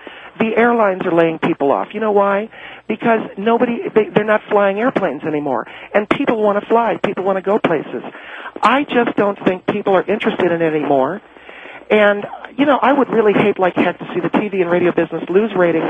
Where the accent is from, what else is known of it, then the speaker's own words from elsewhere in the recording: United States; we really are, as American people, we're very past that, Phil.